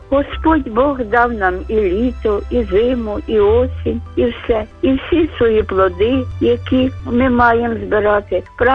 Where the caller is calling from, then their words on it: Kyiv, Ukraine; я з Києва, з Оболоні.